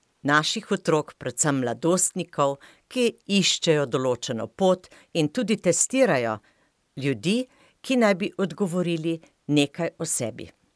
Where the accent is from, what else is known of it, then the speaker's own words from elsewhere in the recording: Carinthia, Slovenia; v bistvu jaz prihajam iz Koroške